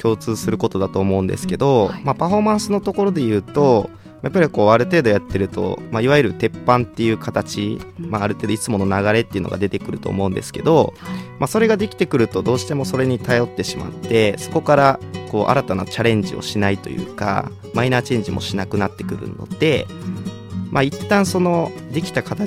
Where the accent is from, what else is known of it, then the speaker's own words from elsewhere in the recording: Ehime, Japan; この地元愛媛から、まあ、世界にこの魅力を発信していく